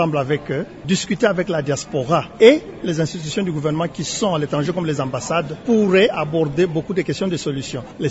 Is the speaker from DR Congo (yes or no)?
yes; DR Congo; nous, en tant que Congolais de l'étranger